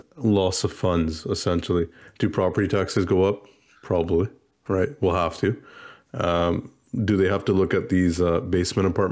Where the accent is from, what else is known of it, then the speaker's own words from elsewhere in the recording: Malton, Ontario, Canada; Well, we grew up in Malton. Mississauga didn't even want us.